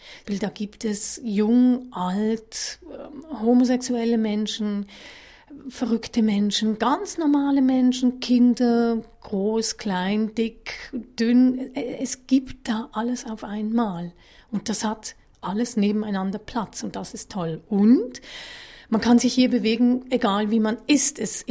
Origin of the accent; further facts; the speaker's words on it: Switzerland; ich komme aus der Schweiz.